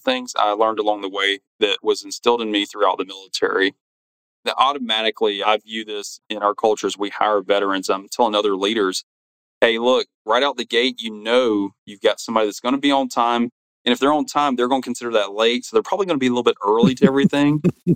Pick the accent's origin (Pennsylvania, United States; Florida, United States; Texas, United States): Florida, United States; You know, I grew up in Florida, and a lot of people ask me, why did I ever leave?